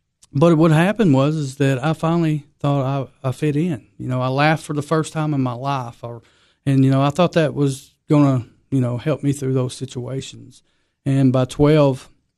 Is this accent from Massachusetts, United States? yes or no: no; Smithfield, Tennessee, United States; I was born and raised in DeKalb County, Smithfield, Tennessee.